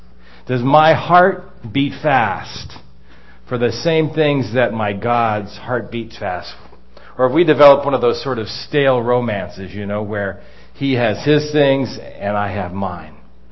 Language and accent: English; Washington, District of Columbia, United States; You know, I come from Washington, D.C.